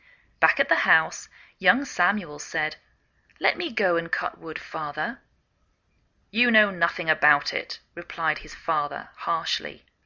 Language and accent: English; England, United Kingdom; now in United States